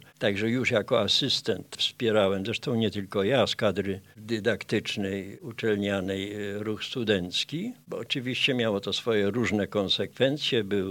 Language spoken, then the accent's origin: Polish; Lesser Poland, Poland; born there; Ujawniam się jako góral z urodzenia pieniński, po ojcu beskidzki, a z wyboru życiowego karkonoski, sudecki, jak to woli.